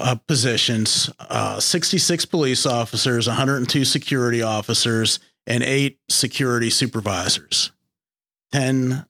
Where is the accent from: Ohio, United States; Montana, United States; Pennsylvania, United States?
Pennsylvania, United States; So I'm from a small coal mining town in Western Pennsylvania.